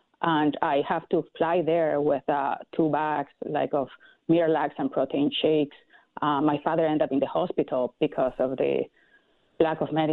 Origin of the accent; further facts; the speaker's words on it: Venezuela; English is a second language; moved away as an adult; Yes. Well, I grew up in Venezuela, and I was there until I finished my law degree